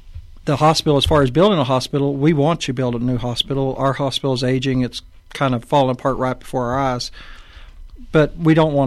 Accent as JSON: {"language": "English", "town": "Amarillo", "region": "Texas", "country": "United States", "tie": "born or raised there", "said": "I'm originally from Amarillo. I was born and raised there."}